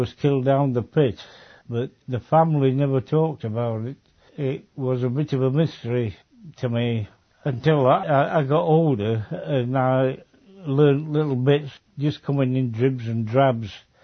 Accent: Sturton, Yorkshire and the Humber, United Kingdom; also born or lived in Woodlesford; I was born in 1932 in August. I was born in Woodlesford, and after my father was killed, I was taken to live with my grandmother at number 10 Ida Terrace in Sturton

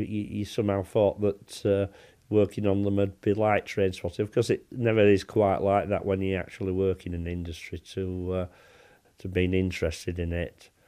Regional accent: Leeds, Yorkshire and the Humber, United Kingdom; I'm 61 years old. I was born in Armlet, Leeds, and lived in the area most of my life.

